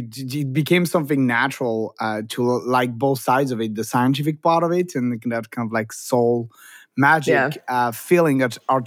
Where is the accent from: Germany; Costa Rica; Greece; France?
France; Toulouse, Occitania; also born or lived in Perpignan; now in Los Angeles, United States; I was born in Perpignan. I grew up in Toulouse. So if you drive from one town to another, most of what you're going to see is vines.